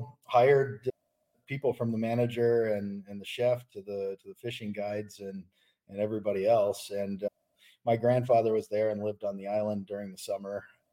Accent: Jacksonville, Florida, United States; now in South Dakota, United States; I grew up in Jacksonville, Florida. So started school down there and ended up moving back to South Dakota is where my family's always been from. That's where I live now.

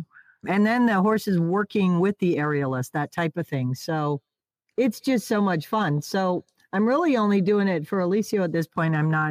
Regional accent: United States; I'm an American performer. So my heritage is 4 generations in the USA.

